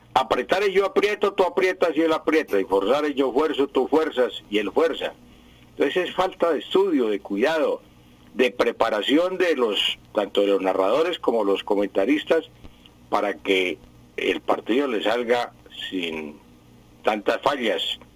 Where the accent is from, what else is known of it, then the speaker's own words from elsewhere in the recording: Sativasur, Boyacá, Colombia; porque usted es del norte y yo soy del sur, de Sativa Sur o de Sativa Norte. Somos vecinos.